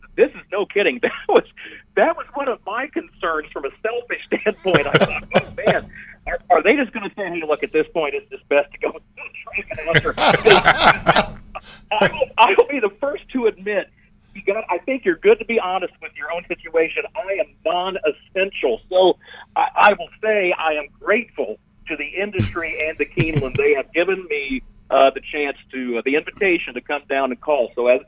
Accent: Midwest, United States; I grew up in the Midwest

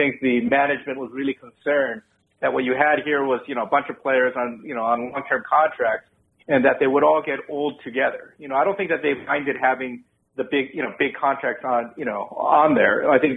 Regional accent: Los Angeles, California, United States; You know, I grew up in Los Angeles, so this is actually, like, a huge, huge thrill for me.

